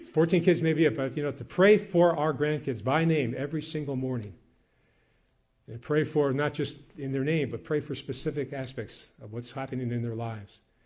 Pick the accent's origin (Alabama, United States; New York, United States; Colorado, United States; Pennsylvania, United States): New York, United States; Yonkers; I'll never forget one time when I was growing up in Yonkers